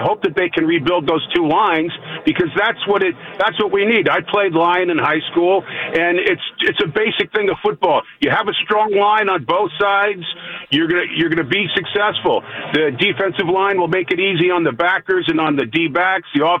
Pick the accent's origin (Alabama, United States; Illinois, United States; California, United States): California, United States; San Francisco; I grew up on 25th Avenue between Utara Valley and Aloha.